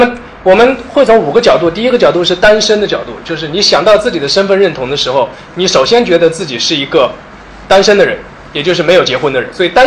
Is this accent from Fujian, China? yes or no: no; Hangzhou, Zhejiang, China; moved away as an adult; now in Shanghai, China; 我是从小在杭州长大，我从来没有想过我以后会离开杭州，但是大学毕业的时候我有三个 offer， 那么最后选择了钱最多的那个，所以我就来了上海。